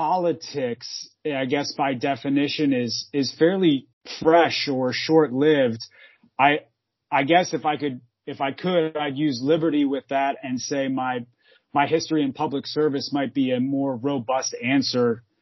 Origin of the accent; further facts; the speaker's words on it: Cuyahoga Falls, Ohio, United States; So I grew up in Cuyahoga Falls, went to Silver Lake Elementary, Roberts Middle School, and then graduated from Cuyahoga Falls in 2000.